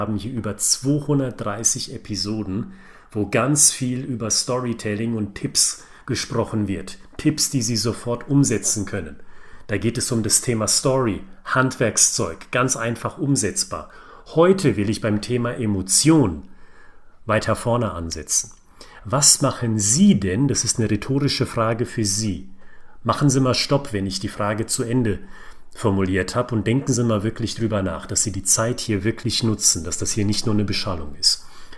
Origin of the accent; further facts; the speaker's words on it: Frankfurt, Hesse, Germany; ich bin ein Frankfurter Bub.